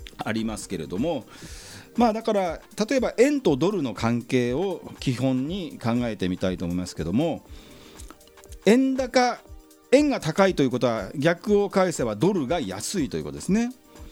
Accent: Yokohama, Kanagawa, Japan; 私横浜鶴見区出身

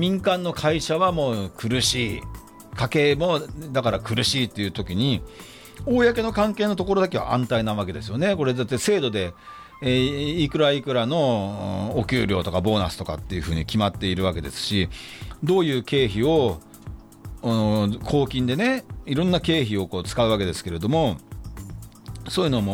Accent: Yokohama, Kanagawa, Japan; 私の地元っていうのはですね横浜市の鶴見区の夜行というところなんですけどね、川崎から南武線で2つ目のところで、夜行というところが地元なんですが、まあ、よく川崎と勘違いされてしまうんですけども横浜市なんですね。

